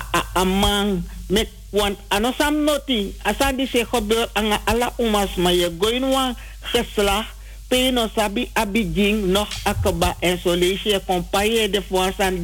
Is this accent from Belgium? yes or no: no; Suriname; kijk, wij zijn Surinamers.